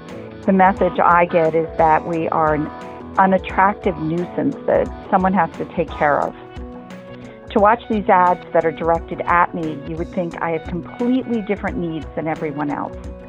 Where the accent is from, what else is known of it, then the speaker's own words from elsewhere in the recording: New York, United States; I am from New York.